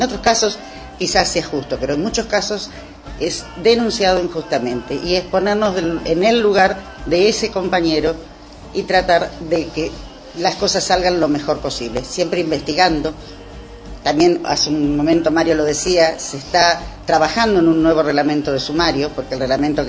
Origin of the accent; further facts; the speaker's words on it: Villa Regina, Río Negro, Argentina; soy de Villa Regina.